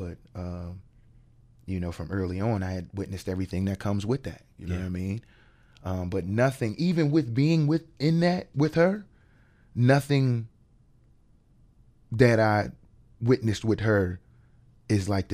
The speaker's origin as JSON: {"language": "English", "town": "New York City", "region": "New York", "country": "United States", "said": "Like, I like to say I'm from the Lower East Side specifically because I was born in 84. So I grew up in the 90s and in the early 2000s."}